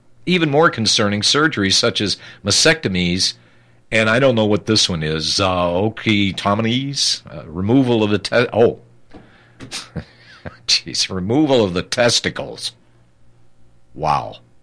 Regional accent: Illinois, United States; including in my home state of Illinois.

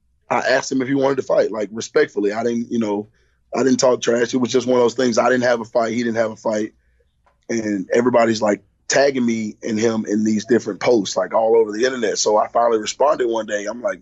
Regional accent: Alabama, United States; Yeah, man. It's Bama. We're from Bama, man.

